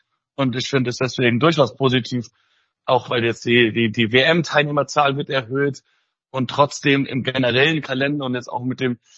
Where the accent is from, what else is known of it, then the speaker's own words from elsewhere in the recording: Italy; als Italiener muss man sich fragen, was ist hier eigentlich los?